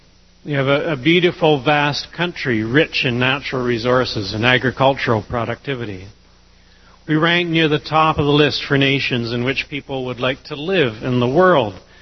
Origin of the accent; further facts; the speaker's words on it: Canada; Oh, I'm Canadian. We feel pretty good about ourselves and our place on the planet.